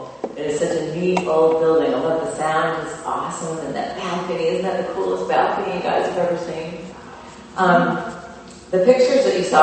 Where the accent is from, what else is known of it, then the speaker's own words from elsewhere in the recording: Maine, United States; now in Nashville, United States; a lot of you know that I'm from Maine originally, but see, I just said y'all, didn't I? I've been living down in Tennessee in Nashville for the last 20 years or so.